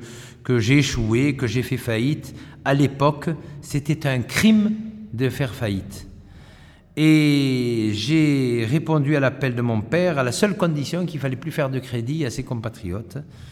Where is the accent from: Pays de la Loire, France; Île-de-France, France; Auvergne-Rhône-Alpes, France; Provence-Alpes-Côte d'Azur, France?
Provence-Alpes-Côte d'Azur, France; Marseille; je me réjouis de que l'on parle de ma ville natale qui est Marseille, et plus particulièrement de l'Estac. En effet, j'y suis né en 1957.